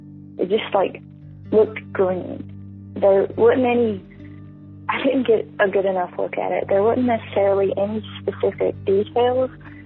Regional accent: Alabama, United States; I'm from Alabama.

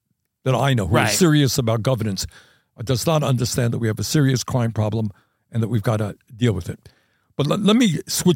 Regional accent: New York City, New York, United States; My brother is 7 years older than I. We grew up here in New York City, Brooklyn.

